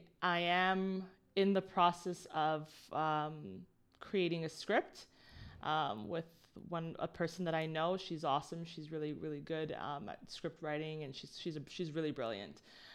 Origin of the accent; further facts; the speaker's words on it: Scarborough, Ontario, Canada; So I went to the heart of Scarborough. I grew up in the heart of Scarborough, yeah, as well.